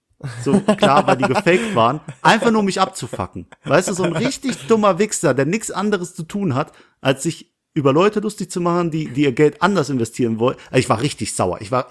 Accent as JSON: {"language": "German", "town": "Langweiler", "country": "Germany", "said": "das berühmte Palacio Granada bei uns um die Ecke, in Nähe Langweiler, wo ich herkomme."}